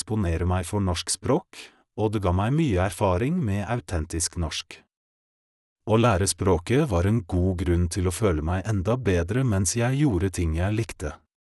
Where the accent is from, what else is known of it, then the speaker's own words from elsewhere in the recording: Poland; Norwegian is a second language; now in Norway; I 9 måneder mens jeg var hjemme i Polen, hørte jeg på enkle historier og podkastet